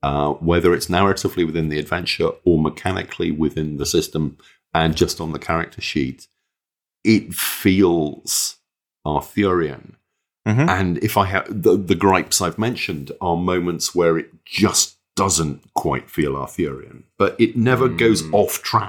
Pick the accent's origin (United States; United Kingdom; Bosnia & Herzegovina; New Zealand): United Kingdom; as British people, we know this stuff on, I hate to say, a deeper level, but it's almost ingrained.